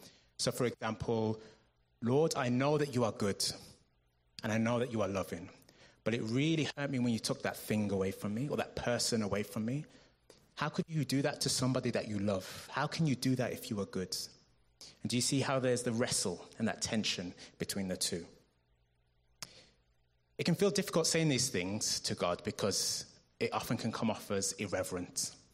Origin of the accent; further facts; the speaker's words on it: Jamaica; Starting with my own heritage, I'm Jamaican.